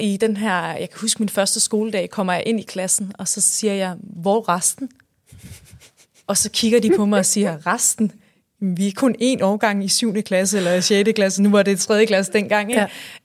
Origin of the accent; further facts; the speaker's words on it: Zealand, Denmark; Også selvom jeg var en sjællænder